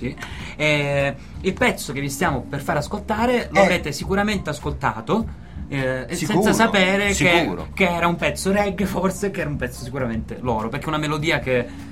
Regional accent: Calabria, Italy; questo caldo non mi sfianca, sono calabrese

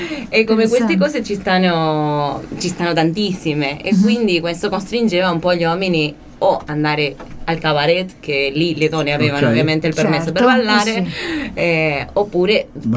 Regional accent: Buenos Aires, Argentina; Italian is a second language; abbiamo anche nel nostro dialetto in Buenos Aires il lunfardo, in cui parliamo tante parole dell'italiano

